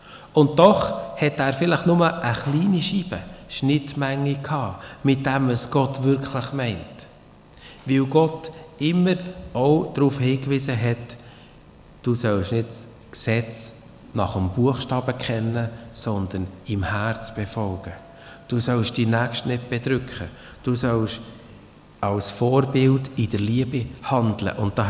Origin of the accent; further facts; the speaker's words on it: Switzerland; wir sind Schweizer, oder?